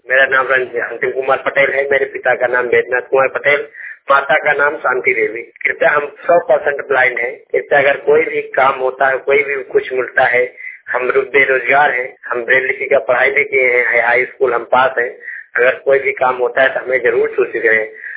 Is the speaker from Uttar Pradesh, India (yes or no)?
yes; Dharupur, Uttar Pradesh, India; मैं उत्तर प्रदेश का रहने वाला हूँ, जिला प्रतापगढ़, थाना लालगंज, जहरा ब्लॉक लालगंज, तहसील लालगंज, पोस्ट कैथोला रानी, ग्राम सभा अखाड़ी, गांव ढारूपुर।